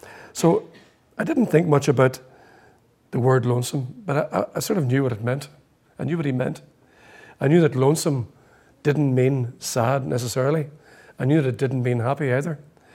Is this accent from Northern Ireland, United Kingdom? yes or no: yes; Belfast, Northern Ireland, United Kingdom; I'm from Belfast